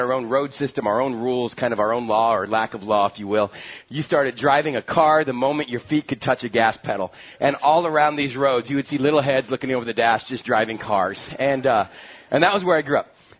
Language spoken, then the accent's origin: English; El Paso, Texas, United States; I've mentioned before about growing up in West Texas, and just especially for a boy, I thought it was the absolute best place to grow up.